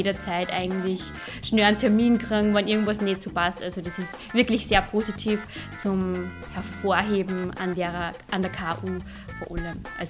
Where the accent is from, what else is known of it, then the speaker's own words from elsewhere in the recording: Linz, Upper Austria, Austria; Ich komme aus Linz, also ich wohne in der Nähe sozusagen, habe nicht so weit her.